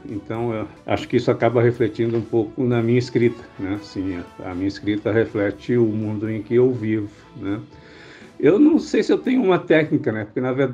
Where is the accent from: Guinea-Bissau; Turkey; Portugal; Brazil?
Brazil; Londrina, Paraná; born there; Desde que eu nasci em Londrina, 66 anos atrás, eu só vivi em cidades, com pouca presença no mundo que não é urbano.